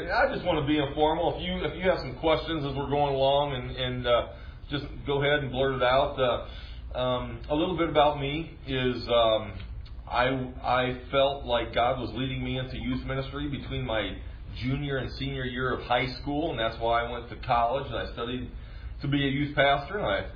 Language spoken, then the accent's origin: English; Mattoon, Illinois, United States; also born or lived in Alton, United States / Moline, United States; so I grew up in Illinois. I actually lived, when I was very young, we lived actually in Alton, Illinois, just across the river near in St. Louis. And then we moved up to not far from Champaign, Mattoon.